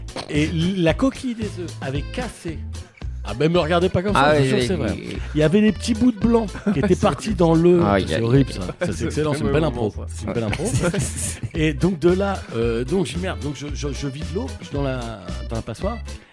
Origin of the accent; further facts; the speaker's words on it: Béziers, Occitanie, France; born there; je suis né à Béziers et tout ça.